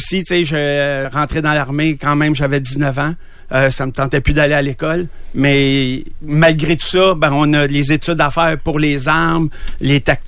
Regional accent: Quebec, Canada; accent: Quebec French; mon accent québécois

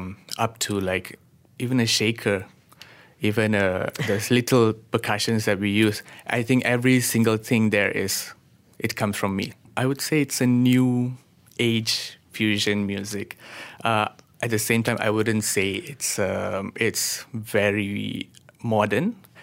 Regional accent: Malaysia; Being a Malaysian Indian, it's I'm very into traditional Indian music.

